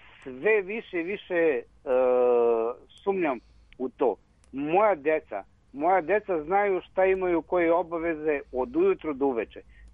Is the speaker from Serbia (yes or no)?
yes; Bela Crkva, Vojvodina, Serbia; Ja sam iz Bele crkve, znači, i četvoro deca imam